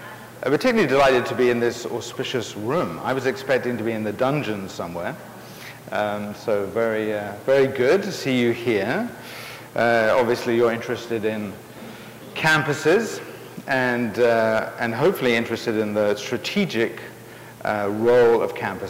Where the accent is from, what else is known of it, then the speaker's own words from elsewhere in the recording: England, United Kingdom; I'm from England, in case you didn't know.